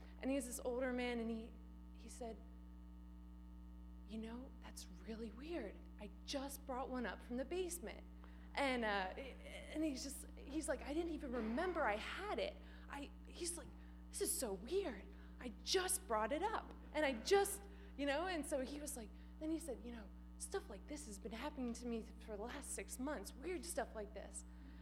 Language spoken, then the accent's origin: English; Philadelphia, Pennsylvania, United States; We're from Philadelphia, and we were going to this church, and they prayed for us.